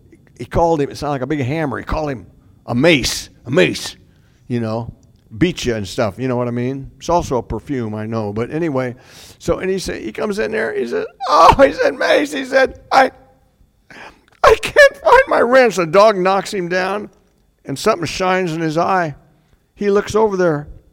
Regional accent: Iowa, United States; Well, you know, I told you I grew up in Iowa

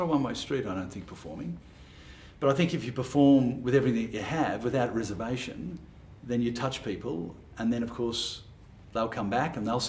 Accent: Sydney, New South Wales, Australia; it's about my life when I was a kid as well, growing up in Sydney.

